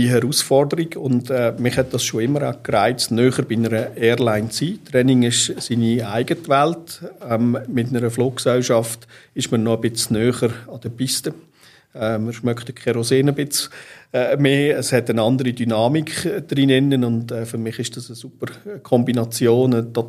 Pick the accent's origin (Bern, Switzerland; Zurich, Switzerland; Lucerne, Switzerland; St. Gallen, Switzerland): Lucerne, Switzerland; Beromünster; Aufgewachsen bin ich im Raum Beromünster, dort hat es einen grossen Radiosender gehabt, auch der hat fasziniert.